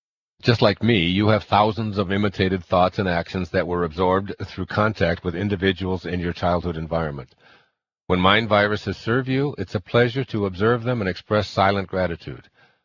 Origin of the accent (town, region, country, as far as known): Midwest, United States; born or raised there